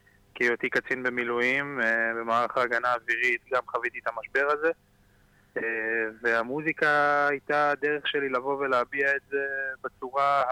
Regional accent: Ashdod, Southern District, Israel; אני גדלתי באשדוד.

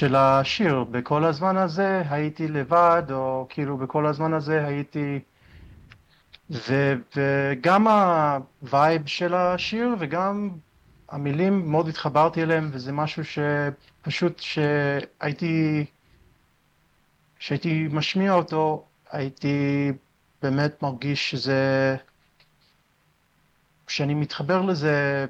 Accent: United States; moved away as an adult; now in Israel; נולדתי וגדלתי בארצות הברית. עליתי לארץ כשהייתי בן 22, לפני עשור.

